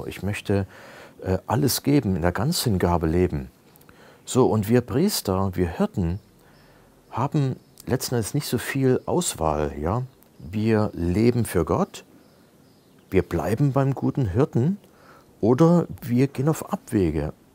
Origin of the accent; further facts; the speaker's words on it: East Germany, Germany; Ich habe gute Erlebnisse gehabt aus der DDR, wo ich aufgewachsen bin.